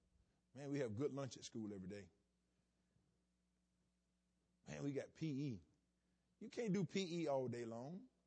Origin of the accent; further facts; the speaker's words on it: the South, United States; You know, I'm from the South.